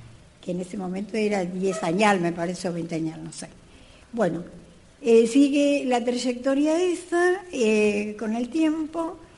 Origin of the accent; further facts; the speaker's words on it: Isla Victoria, Neuquén, Argentina; Como me crié en el Parque Nacional en Isla Victoria y ya con una esencia así de gestión de muy chiquita